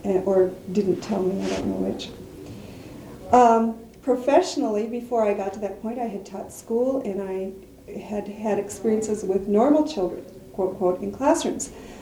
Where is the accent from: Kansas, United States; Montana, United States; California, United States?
Montana, United States; I was born and raised in Montana. I still live in Montana. I grew up on a farm.